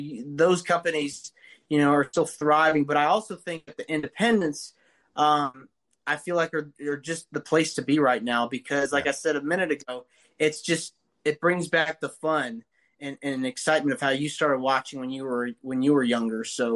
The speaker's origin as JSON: {"language": "English", "town": "Nashville", "region": "Tennessee", "country": "United States", "said": "And then I'm from Nashville, Tennessee."}